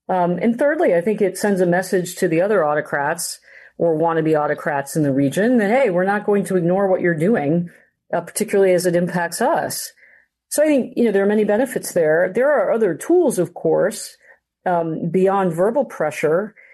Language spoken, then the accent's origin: English; Florida, United States; Florida, my home state